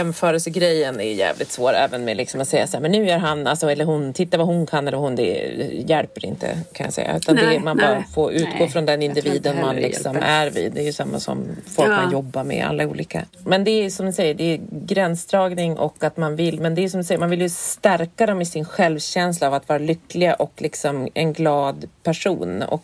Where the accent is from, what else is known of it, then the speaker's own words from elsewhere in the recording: Härnösand, Västernorrland County, Sweden; För vi var ju uppe i Härnösand, där jag kommer ifrån.